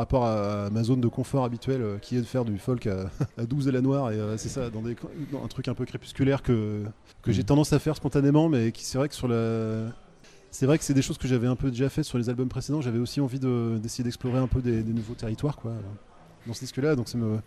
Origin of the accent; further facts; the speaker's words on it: Côtes-du-Rhône, France; je suis originaire d'une région des Côtes-du-Rhône.